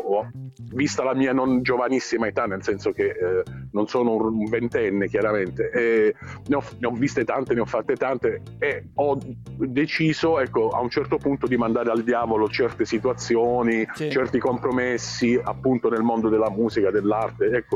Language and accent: Italian; Apulia, Italy; sono qui, sono pugliese comunque a tutti gli effetti.